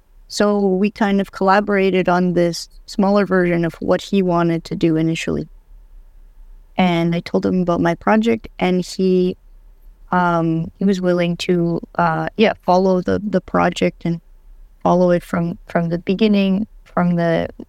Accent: Winnipeg, Manitoba, Canada; I'm a drummer and composer, and I was raised in Winnipeg. I went to school here to the U of M

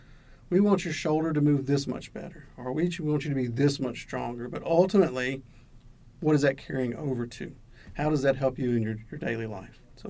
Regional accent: Warren, Arkansas, United States; now in Hot Springs, United States; I am originally from Southeast Arkansas, Warren, and I have lived here in Hot Springs since 2011.

